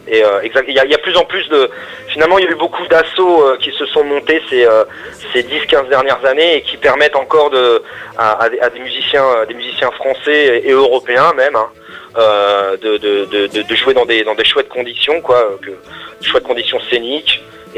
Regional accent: France; peut-être qu'il n'est pas, assez connu, reconnu par chez nous en France

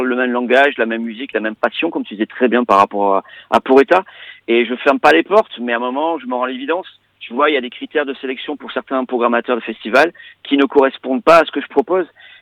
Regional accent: France; je suis français, et parce que des fois, je suis pas black

